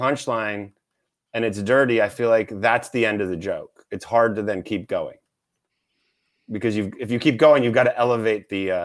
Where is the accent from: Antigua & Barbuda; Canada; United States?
Canada; I'm like, I'm Canadian, I'm polite.